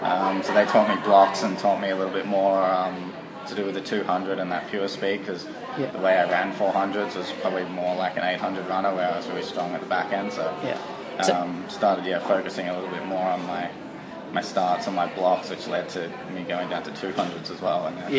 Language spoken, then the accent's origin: English; Coffs Harbour, New South Wales, Australia; also born or lived in Sydney; I grew up in Sydney till the age of 4 or 5, and I think the doctor suggested that my family move out of Sydney and get me into a little bit more fresh air. So we moved up to Coffs Harbour